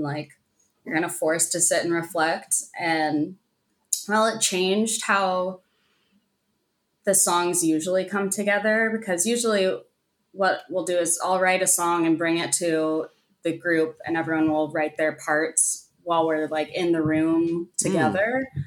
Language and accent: English; Houston, Texas, United States; Kendall and I grew up together in Houston.